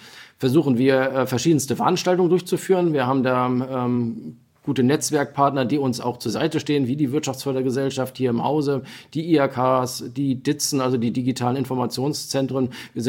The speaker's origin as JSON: {"language": "German", "town": "Lübeck", "region": "Schleswig-Holstein", "country": "Germany", "tie": "born there", "lives_now": "Ludwigslust, Germany", "said": "ich zum Beispiel bin auch Zugezogener, ich bin seit 2000 in Ludwigslust, habe in Rostock studiert, bin aber gebürtiger Lübecker."}